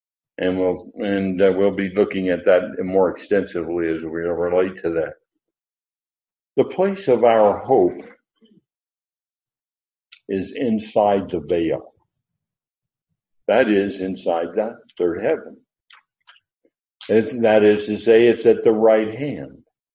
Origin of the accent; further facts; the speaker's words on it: California, United States; born there; I was born in Eastern California. And people look at me, what are you talking about, Eastern California? I was born on the east side of the Sierra Nevada Mountains.